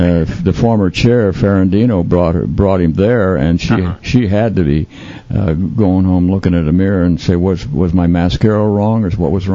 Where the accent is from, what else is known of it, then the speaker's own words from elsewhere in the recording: Sarasota, Florida, United States; I'm not from Manatee. I'm from Sarasota. I know quite a bit about that.